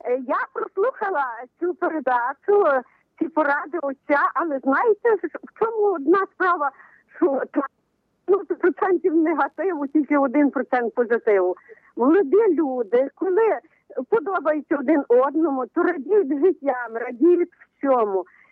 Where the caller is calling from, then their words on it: Lviv, Lviv Oblast, Ukraine; Місто Львів.